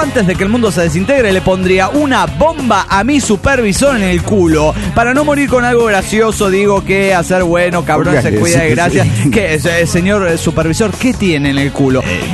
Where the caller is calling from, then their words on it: Guadalajara, Jalisco, Mexico; de Guadalajara, Jalisco, México.